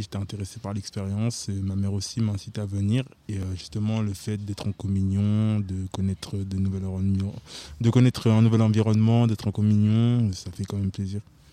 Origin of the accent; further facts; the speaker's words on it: Nanterre, Île-de-France, France; j'ai actuellement 18 ans et je viens de la paroisse de Nanterre-Roy, dans le 9-2.